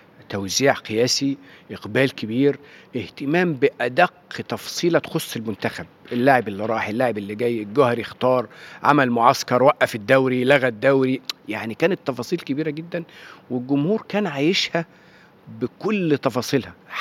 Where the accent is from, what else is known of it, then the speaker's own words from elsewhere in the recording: Santis, Beheira, Egypt; وكنت ساكن في دمنهور لأن قريتي اسمها سنطيس بعيدة شوية عن دمنهور